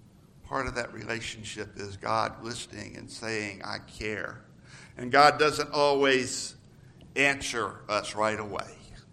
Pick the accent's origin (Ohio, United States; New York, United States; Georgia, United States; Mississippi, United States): Georgia, United States; move to a more suburban church than my hometown in Georgia.